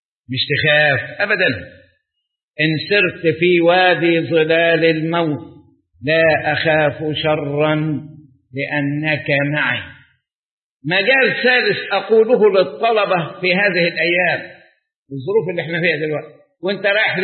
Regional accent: Egypt; عندنا في مصر أكبر مشكلة الشقة.

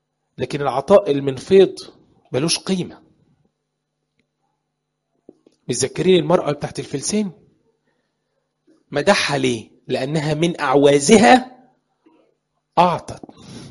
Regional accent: Sudan; moved away; الحاجة دي عشناها احنا. احنا اللي جايينكم من السودان.

